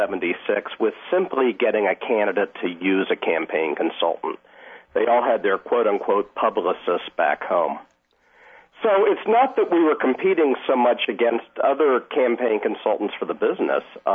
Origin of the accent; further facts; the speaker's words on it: Washington, District of Columbia, United States; now in Arlington, United States; Actually, I grew up in the district. I'm a fifth-generation Washingtonian.